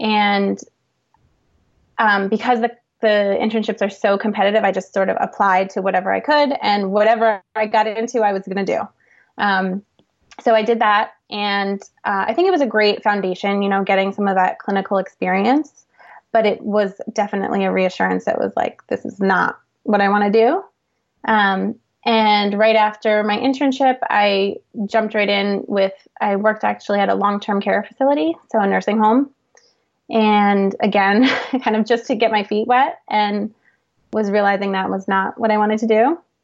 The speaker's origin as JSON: {"language": "English", "town": "Poughkeepsie", "region": "New York", "country": "United States", "said": "I'm from Poughkeepsie, which is like 2 hours north of New York City."}